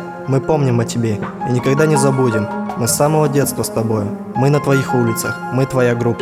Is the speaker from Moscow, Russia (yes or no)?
no; Sayansk, Irkutsk Oblast, Russia; со временем, мы хотим вернуться в свой город. В родной город, в город, где тебе так все знакомо.